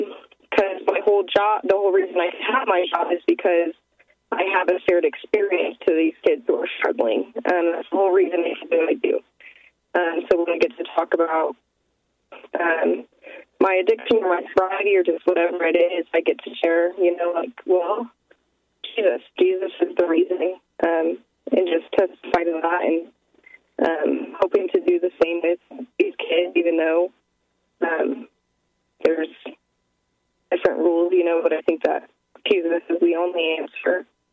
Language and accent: English; Colorado, United States; now in Missouri, United States; So my family and my grandpa's son, we're from Colorado, so they live in Colorado. I came out to Missouri for school, and I live in Missouri now